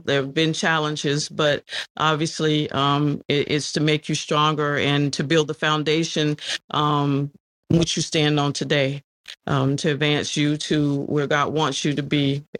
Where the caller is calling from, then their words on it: Roswell, Georgia, United States; I'm coming from Roswell, Georgia, the northern suburbs of Atlanta, Georgia.